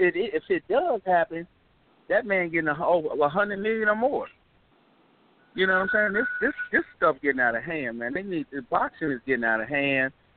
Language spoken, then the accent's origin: English; Ohio, United States; I'm like I say, I'm from Ohio.